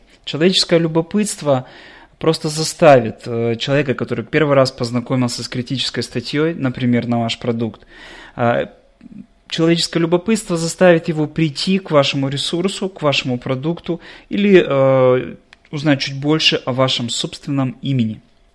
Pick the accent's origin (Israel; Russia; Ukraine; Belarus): Ukraine; Я сам с Украины.